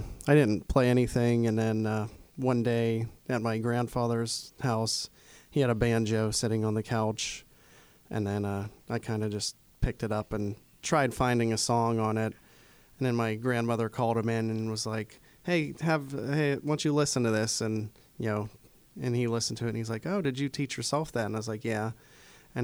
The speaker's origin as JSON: {"language": "English", "town": "Jefferson Hills", "region": "Pennsylvania", "country": "United States", "tie": "born or raised there", "said": "Jefferson Hills area, but I spent a lot of time up in Huntingdon, PA, at my grandparents' place."}